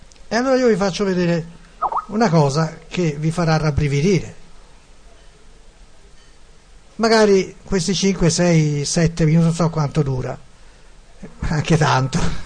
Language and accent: Italian; Siena, Tuscany, Italy; Ah, sono senese, ragazzi.